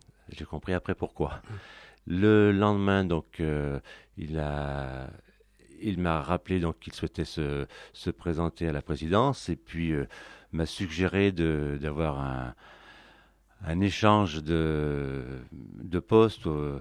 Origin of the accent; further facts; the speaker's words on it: Auvergne-Rhône-Alpes, France; Je suis originaire de l'Isère.